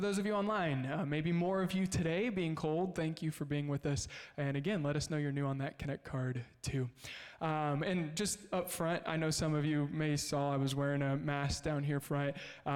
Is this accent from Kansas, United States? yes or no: yes; Kansas, United States; For those of you that maybe knew, I'm from Kansas.